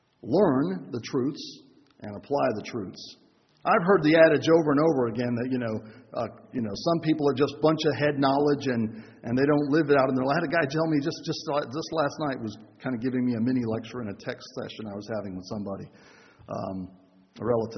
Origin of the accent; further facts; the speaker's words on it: Panama; about a place I grew up in Panama.